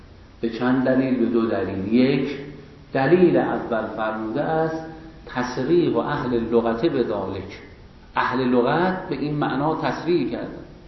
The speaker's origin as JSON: {"language": "Persian", "country": "Iran", "second_language": "Persian", "said": "مثلا ما فارس‌ها کلمه فارسی تبادر برای ما."}